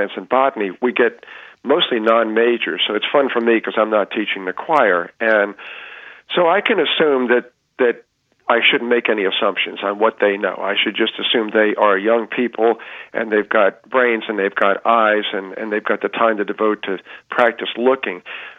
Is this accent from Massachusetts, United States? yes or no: no; New Jersey, United States; I came down here from Jersey, as they say, to go to school as an engineering major at the University of Delaware